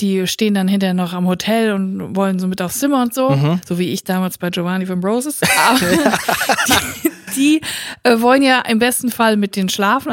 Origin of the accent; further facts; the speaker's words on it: Siegen, North Rhine-Westphalia, Germany; ich bin quasi Landsmann von Martin Semmelrogge. Der hat nämlich mal in meiner Heimatstadt in Siegen im Knast gesessen.